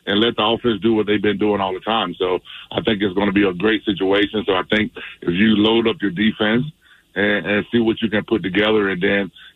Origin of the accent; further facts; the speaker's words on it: Alabama, United States; You know, like I said, I'm from Alabama, so I have to tell the truth.